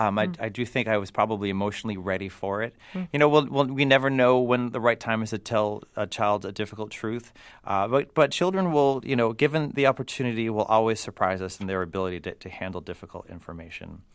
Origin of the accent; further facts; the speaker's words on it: Worcester, Massachusetts, United States; No, I grew up in Worcester, and Worcester is like another character in this book.